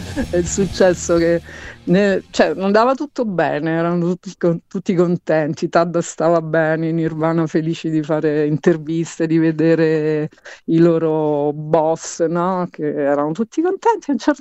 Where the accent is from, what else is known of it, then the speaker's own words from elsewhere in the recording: Rome, Lazio, Italy; io, essendo romana